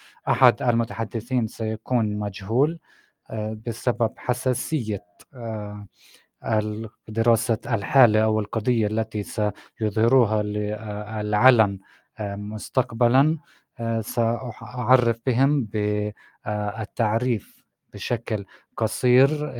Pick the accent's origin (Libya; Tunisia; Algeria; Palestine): Palestine; كيف ممكن نبني ثقة أكبر في مشاريع مختلفة عندنا في فلسطين